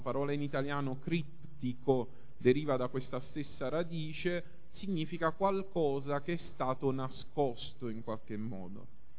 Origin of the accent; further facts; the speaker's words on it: Naples, Campania, Italy; noi come napoletani lo stiamo sperimentando forse più di altri popoli sulla faccia della terra